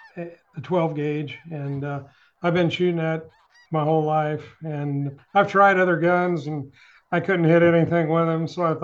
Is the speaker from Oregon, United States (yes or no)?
no; Granite City, Illinois, United States; I grew up on Horseshoe Lake near Granite City.